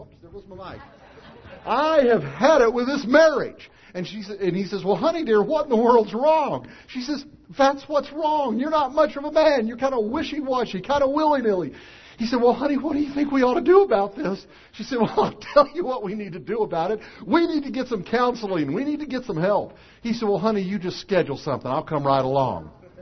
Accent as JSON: {"language": "English", "town": "Nashville", "region": "Tennessee", "country": "United States", "said": "I don't know about where you come from, but where I come from, things are pretty simple. I come from Nashville."}